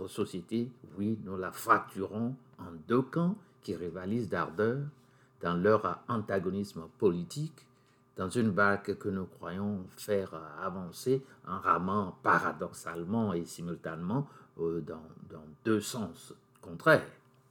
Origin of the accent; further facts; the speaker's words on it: Benin; le ton monte gravement chez nous au Bénin.